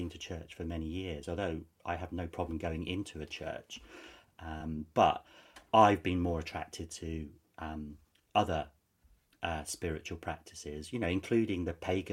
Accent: England, United Kingdom; I'm not really sure. I'm English, you know, really confused.

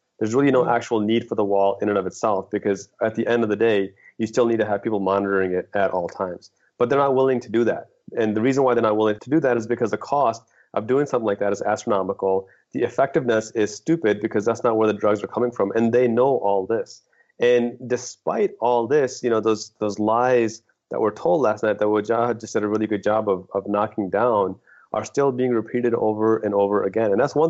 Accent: Pakistan; born there; I was also born in Pakistan

